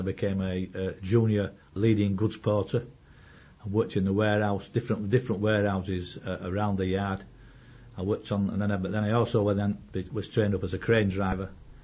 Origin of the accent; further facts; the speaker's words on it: Leeds, Yorkshire and the Humber, United Kingdom; born there; I was born in Leeds in 1946